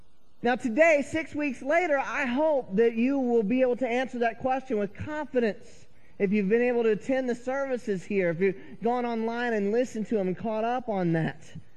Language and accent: English; North Carolina, United States; an expression that I had learned growing up in North Carolina